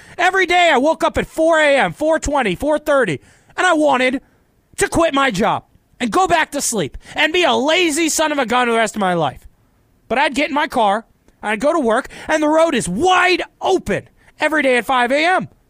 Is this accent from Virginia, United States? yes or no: yes; Virginia, United States; now in Richmond, United States; I miss all the friends that I had from growing up in Northern Virginia to the D.C. area, to the Arlington nightlife.